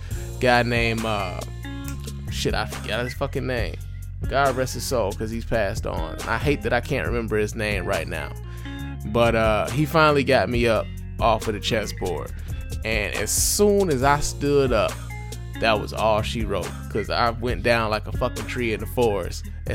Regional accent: Detroit, Michigan, United States; Now, I remember part of the reason why I grew up in Detroit was because my grandfather owned about 5 homes here in the city of Detroit.

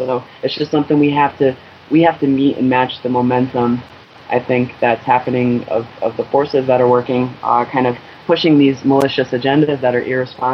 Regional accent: United States; I do feel like on the wrong side of history as an American

